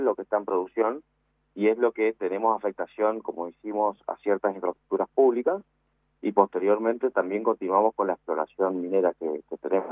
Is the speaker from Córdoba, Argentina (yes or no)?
no; Mendoza, Argentina; Somos mendocinos que hacemos actividad extractiva petrolera hace décadas